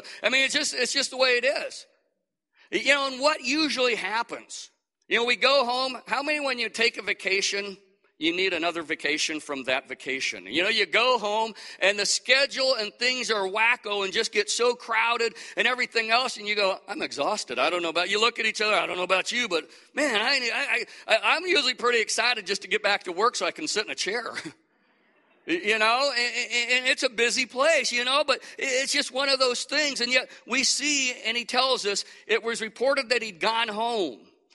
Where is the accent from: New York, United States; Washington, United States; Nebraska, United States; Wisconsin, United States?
Nebraska, United States; Lincoln; No, I'm not. I'm from Lincoln, Nebraska. You know, so I'm a huge Husker fan.